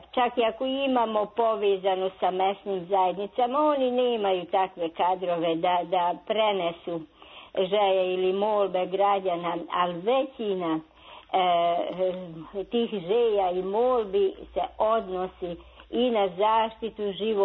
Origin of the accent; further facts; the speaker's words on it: Subotica, Vojvodina, Serbia; kad kod nas ima više od 30 u Subotici, u gradu Subotici.